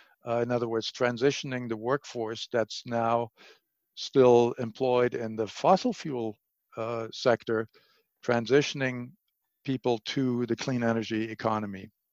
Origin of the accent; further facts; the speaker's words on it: Germany; now in United States; I'm originally from Germany.